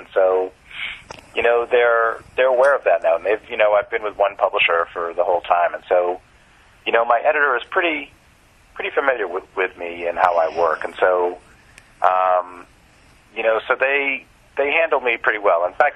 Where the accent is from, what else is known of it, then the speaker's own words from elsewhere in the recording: Boston, Massachusetts, United States; I'm from Boston, and it's about Boston